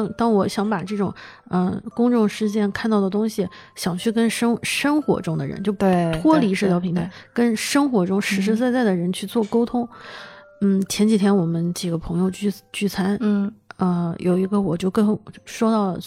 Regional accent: China

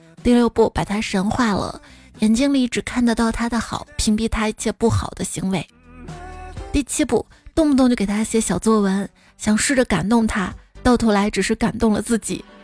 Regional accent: Northeast China, China; 我是标准的东北人，父母也在东北，我很大概率不会去广州定居

